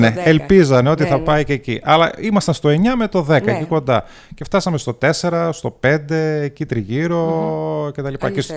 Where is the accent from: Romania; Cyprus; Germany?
Germany; εγώ μεγάλωσα στην Γερμανία.